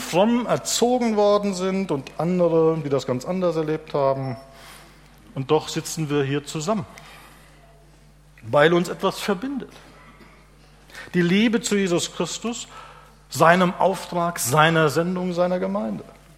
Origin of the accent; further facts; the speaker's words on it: Rhineland-Palatinate, Germany; Ich komme aus dem Westerwalddorf.